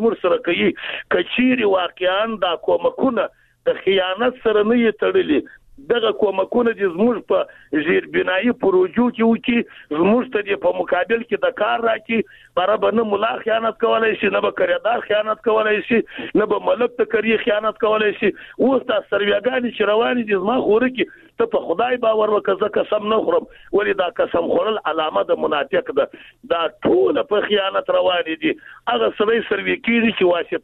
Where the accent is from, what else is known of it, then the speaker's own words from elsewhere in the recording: Jowzjan, Afghanistan; زه د بغلان نه یم، جوزجان نه یم،